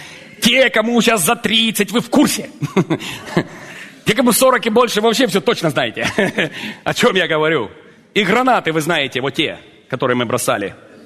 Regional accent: Russia; born there; А где ты родился? В России.

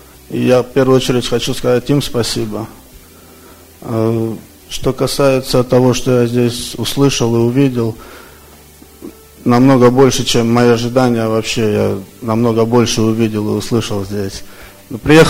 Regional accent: Orlando, Florida, United States; я из Орландо.

